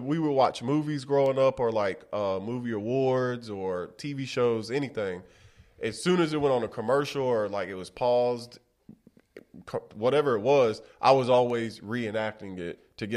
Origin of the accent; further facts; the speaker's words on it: Waldo, Florida, United States; I grew up in Waldo, Florida.